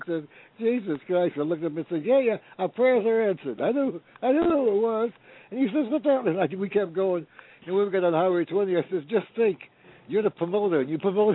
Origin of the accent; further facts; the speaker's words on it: New York, United States; moved away; I was from New York. I come down to the South